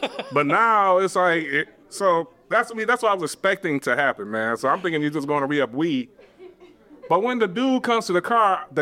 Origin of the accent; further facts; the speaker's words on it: Detroit, Michigan, United States; it just blew the notion of anything that I knew growing up in Detroit